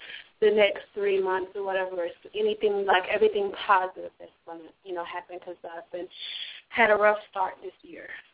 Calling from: Florida, United States; I'm calling from Florida.

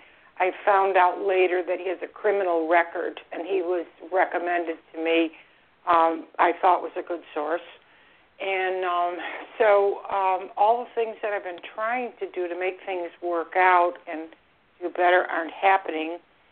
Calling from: Florida, United States; I'm calling from Florida.

